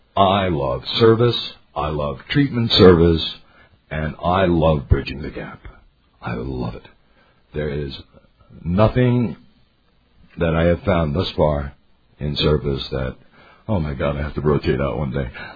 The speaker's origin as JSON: {"language": "English", "town": "Miami", "region": "Florida", "country": "United States", "said": "I'm from Miami, Florida."}